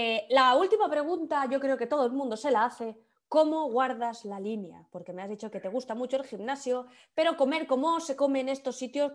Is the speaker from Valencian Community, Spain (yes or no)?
yes; Valencian Community, Spain; Te voy a, como buena valenciana, a ti y a, sí, todas las personas que nos están escuchando